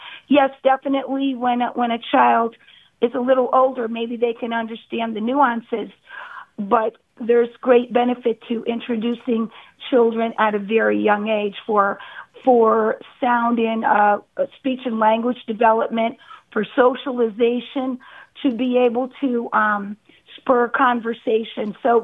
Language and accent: English; New England, United States; I was brought up in New England, and I think that was the perfect setting to have this story.